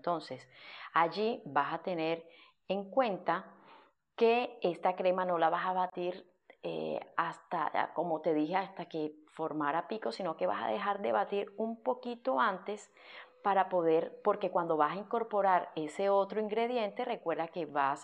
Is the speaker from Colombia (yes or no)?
yes; Barranquilla, Atlántico, Colombia; Esto aplica mucho para ciudades como Barranquilla, Colombia, desde la cual estoy o es mi ciudad de origen y donde vivo.